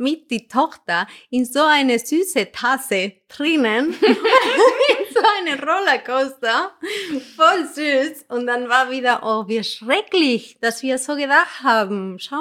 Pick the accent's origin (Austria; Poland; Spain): Spain; German is a second language; sage ich als Spanier.